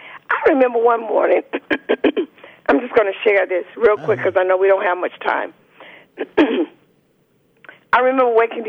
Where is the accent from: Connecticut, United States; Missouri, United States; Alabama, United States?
Alabama, United States; because I was born in Alabama